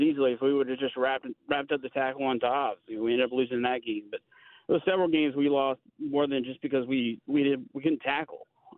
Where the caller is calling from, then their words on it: Dallas, Georgia, United States; That is Dallas and Paulden.